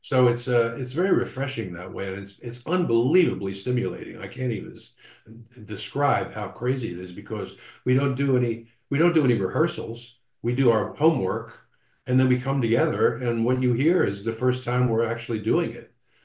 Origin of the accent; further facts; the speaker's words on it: Philadelphia, Pennsylvania, United States; You know, I grew up in Philadelphia, which is a very vibrant regional music scene, and has its own music, especially back when I was a kid.